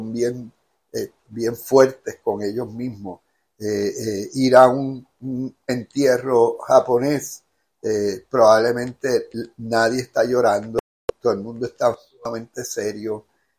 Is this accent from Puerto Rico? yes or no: yes; Puerto Rico; como los puertorriqueños en alguna medida nos emocionamos.